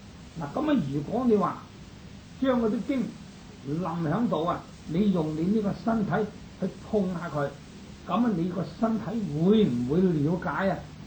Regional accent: China; 就好似我哋中國人啊，姓鄭、姓陳、姓程啊

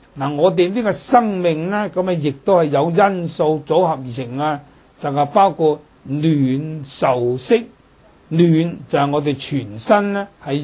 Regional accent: Guangdong, China; 尤其是我哋廣東人啊，係最興啦，講就煲湯啊，

